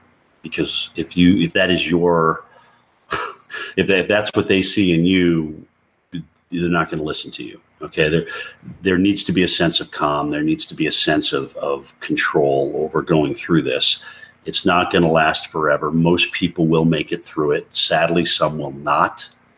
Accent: Southeast, United States; I grew up in Appalachia. I love it. Being in the South, it's just a southern extent of the same mountain chain I grew up on.

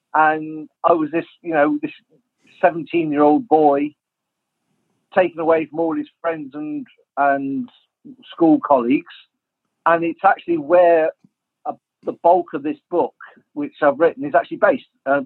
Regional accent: Bristol, South West England, United Kingdom; I'm 52, so I was born in the late 60s, and I was brought up in Bristol.

